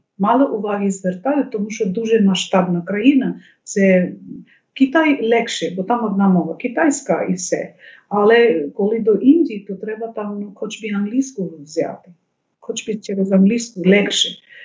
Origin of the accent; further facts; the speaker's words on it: West Bengal, India; Ukrainian is a second language; а я з Західної Бенгалі, штат, де теж мова бенгалі.